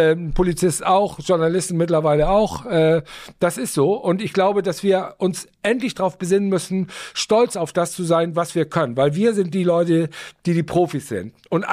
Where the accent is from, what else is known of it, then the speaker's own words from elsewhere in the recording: Mörl, Saxony-Anhalt, Germany; Ich bin bei uns im Dorf in Mörl, da bin ich geboren.